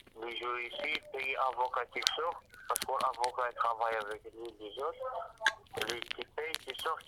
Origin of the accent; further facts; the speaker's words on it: Morocco; Moi, je suis marocain.